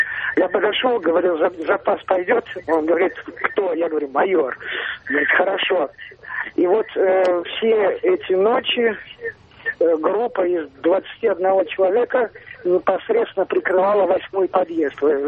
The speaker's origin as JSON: {"language": "Russian", "town": "Noginsk", "region": "Moscow Oblast", "country": "Russia", "said": "я из Ногинска."}